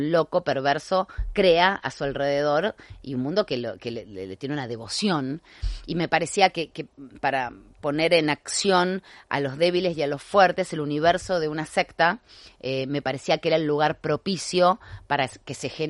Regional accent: Argentina; En un país como Argentina, la memoria es un valor histórico en mi país.

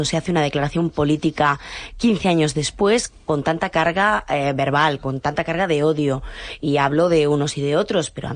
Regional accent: Spain; a mí como ciudadana española

